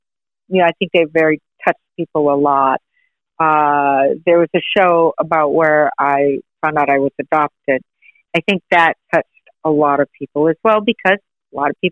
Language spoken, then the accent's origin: English; Mason City, Iowa, United States; That's not where I grew up. I grew up in Mason City, which was more about 30,000 people.